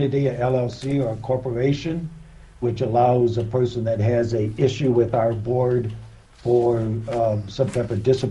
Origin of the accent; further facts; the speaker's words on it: Glennallen, Alaska, United States; I'm from Glen Allen, Alaska